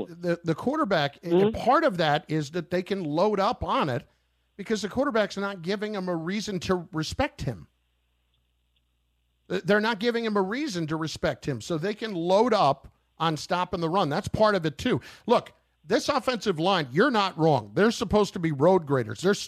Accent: New Jersey, United States; I went to Hobart in upstate New York. But I'm from New Jersey.

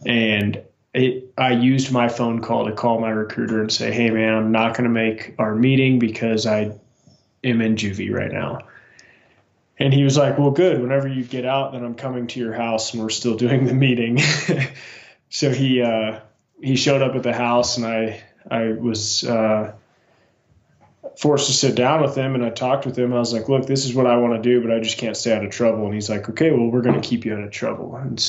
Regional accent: Kansas City, United States; moved away as an adult; also born or lived in California / North Carolina; No, I'm originally from Kansas City, just outside Kansas City. I grew up there until I was 18 and joined the Marine Corps.

